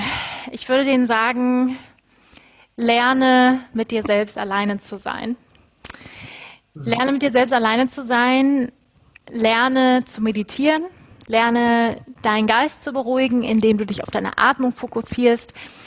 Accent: Hamburg, Germany; born there; aber ich bin in Hamburg geboren. Meine Eltern leben in Hamburg.

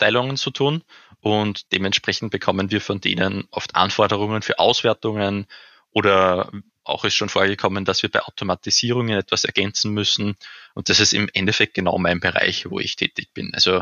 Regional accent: Upper Austria, Austria; moved away as an adult; now in Vienna, Austria; Ja, ich bin ja eigentlich aus Oberösterreich und dort bin ich auf ein Gymnasium gegangen und nach der Matura bin ich dann nach Wien gezogen und habe dort Mathematik studiert auf der Uni Wien, allerdings nur den Bachelor.

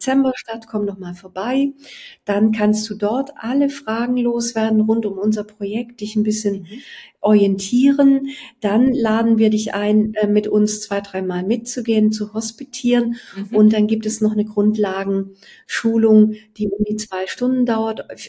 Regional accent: Rhineland, Germany; als Rheinländerin

